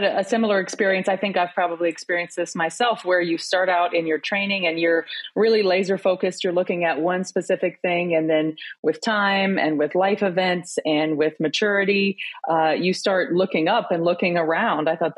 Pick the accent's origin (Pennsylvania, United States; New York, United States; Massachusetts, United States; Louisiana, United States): Louisiana, United States; I grew up in Louisiana, so I'm very familiar with hurricanes